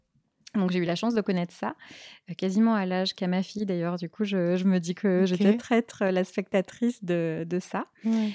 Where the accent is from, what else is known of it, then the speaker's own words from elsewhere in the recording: South-East, France; je viens du Sud, ouais. Je crois que je n'ai pas trop d'accent marqué, mais non, oui, je viens du Sud. Ouais. Je suis un produit du Sud-Est.